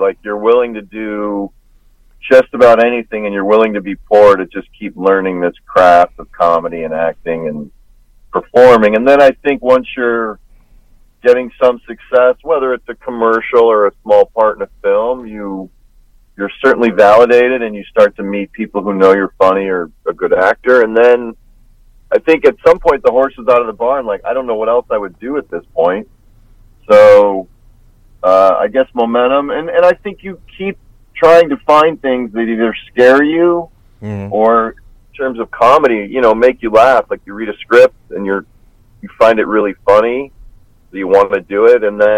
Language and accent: English; Chicago, Illinois, United States; I guess I grew up on the South Side, so that's typically the Sox area.